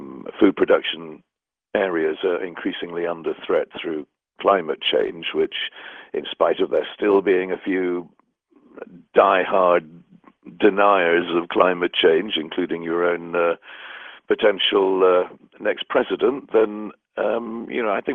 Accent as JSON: {"language": "English", "region": "Scotland", "country": "United Kingdom", "tie": "born or raised there", "also_born_or_lived": "England", "moved": "yes", "said": "growing up in Scotland and then moving to England. You know, people can be very hostile just because you speak with a funny accent or, you know, have a different sounding surname."}